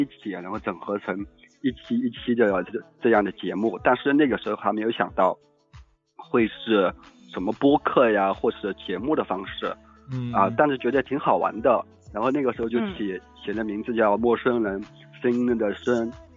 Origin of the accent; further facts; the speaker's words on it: Yangzhou, Jiangsu, China; Chinese is a second language; 我江苏扬州的，